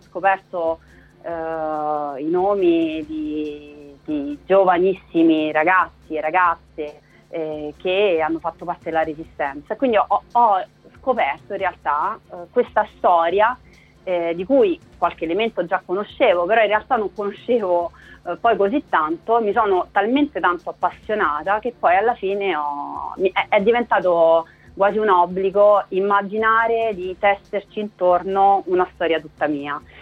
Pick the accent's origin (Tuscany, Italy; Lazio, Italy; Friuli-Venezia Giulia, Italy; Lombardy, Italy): Lazio, Italy; Rome; io sono nata a Roma, sono studiata a Roma è la mia città